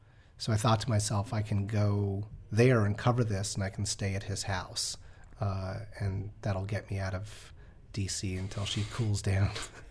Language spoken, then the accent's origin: English; New York, United States; I ran up against the fact that I grew up in New York and I didn't know how to drive a car